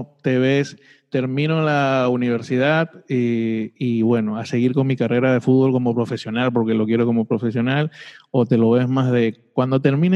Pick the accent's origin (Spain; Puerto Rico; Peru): Peru; Yo soy peruano, pero tengo mucho tiempo viviendo en tu país y soy fanático del fútbol.